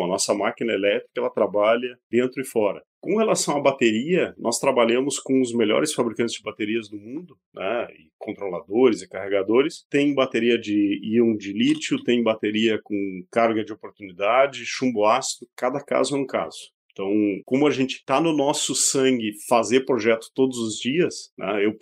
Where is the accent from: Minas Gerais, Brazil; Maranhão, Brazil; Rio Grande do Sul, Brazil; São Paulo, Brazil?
Rio Grande do Sul, Brazil; São Leopoldo; quando eu fui pequeno, eu era pequeno, meu pai foi morar numa cidade chamada São Leopoldo, que é berço da imigração alemã no boa parte do Brasil, do sul do Brasil. E eu morava no bairro mais alemão lá da cidade.